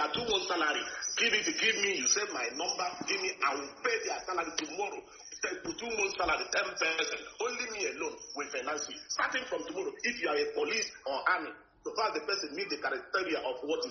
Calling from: Kuala Lumpur, Federal Territory of Kuala Lumpur, Malaysia; I'm calling from Kuala Lumpur, Malaysia.

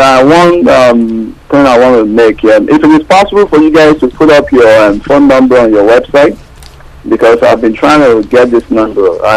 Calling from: Cleveland, Ohio, United States; I'm calling from Cleveland, Ohio, here in the United States, but I'm based in Canada.

